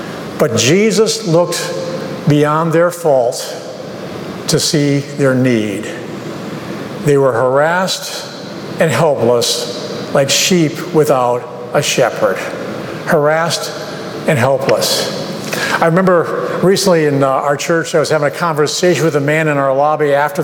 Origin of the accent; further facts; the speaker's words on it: Midwest, United States; One of my small comforts in life is I'm from the Midwest, and driving through the Midwest to see the rows of corn on the highways there, mile after mile of corn